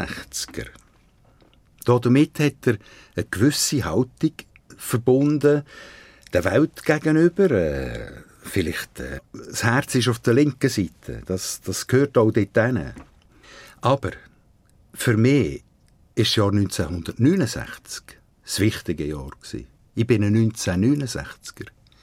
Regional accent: Aargau, Switzerland; seit ich mich zurückgezogen habe und wieder in die Nähe von Zofingen gezügelt, bin ich auch wieder an die Wurzeln von meiner Mundart zurück.

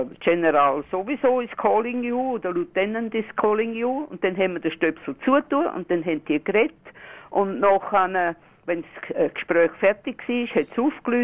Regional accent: Austria; Ich bin im Österreich aufgewachsen und wir haben mit 10 Jahren schon Englisch gelernt.

